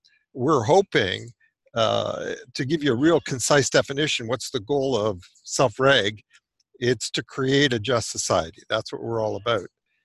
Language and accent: English; Canada; Well, I'm about as Canadian as you get.